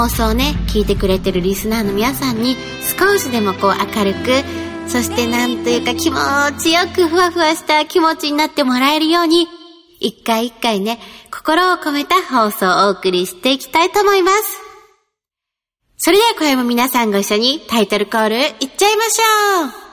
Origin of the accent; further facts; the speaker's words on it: Tottori, Japan; also born or lived in Osaka; now in Tokyo, Japan; 大阪にね住んでたこともあるから、 … にとってはこう故郷のね、地元の鳥取県と、あと父が育った岡山県、今住んでる東京に続いて、こう大阪は第4の故郷でもあるんですよ。